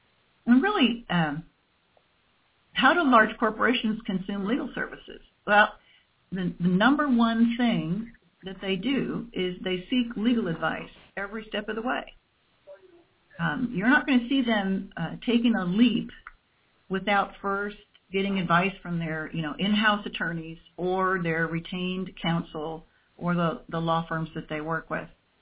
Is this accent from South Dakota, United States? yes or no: yes; South Dakota, United States; I grew up on the South Dakota prairie in the 50s and 60s. You know, sharecropping, outhouses, that kind of thing, with regular folks.